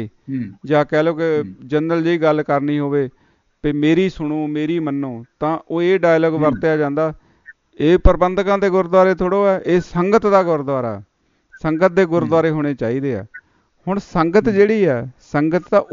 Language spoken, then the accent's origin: Punjabi; Bainsa, Punjab, India; ਮੇਰਾ ਪਿੰਡ ਵੀ ਬੈਂਸਾ ਹੈ ਜੀ ਹਾਂਜੀ ਬੈਂਸਾ ਵੀ ਬੰਗਿਆਂ ਰੋਡ 'ਤੇ ਆ ਅਤੇ ਲਾਗੇ ਹੀ ਆ